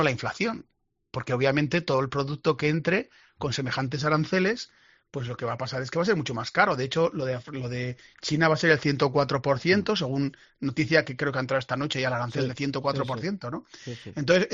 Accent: Azagra, Navarre, Spain; Yo, que sabes que soy de Azagra, en Azagra tenemos vino

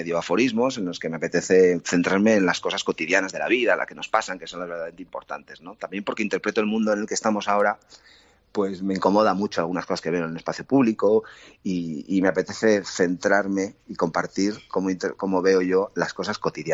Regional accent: Irun, Basque Country, Spain; born there

